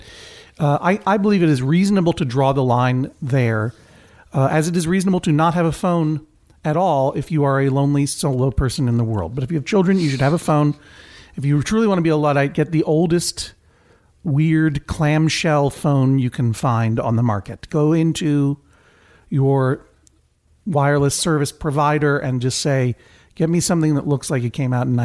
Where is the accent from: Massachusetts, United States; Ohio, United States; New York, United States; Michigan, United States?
Massachusetts, United States; Brookline; It's not something that I did growing up in Brookline.